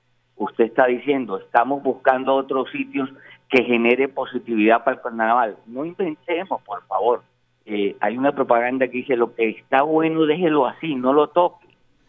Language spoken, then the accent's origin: Spanish; Barranquilla, Atlántico, Colombia; soy tan barranquillero como él, nací en la clínica de Los Ángeles, que amo el carnaval y lo defiendo